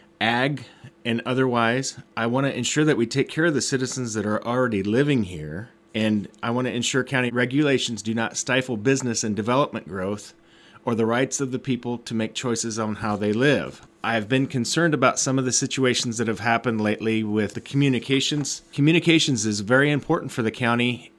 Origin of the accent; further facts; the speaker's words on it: Ainsworth, Iowa, United States; I am from Ainsworth, Iowa.